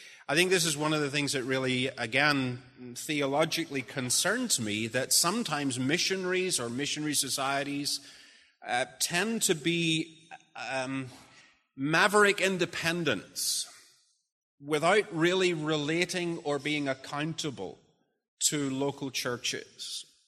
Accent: Northern Ireland, United Kingdom; accent: Northern Irish; It's from Northern Ireland. But increasingly, my accent is changing. But when I get passionate about something, then the accent changes into a Northern Irish accent.

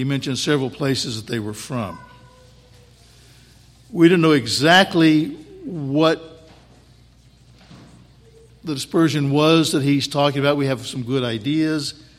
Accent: Huntsville, Alabama, United States; also born or lived in Wisconsin; I was born in Alabama. Grew up in Huntsville. Lived there until I went off to college and only came home on summers and vacations. I've lived in Wisconsin longer than I ever lived in Alabama.

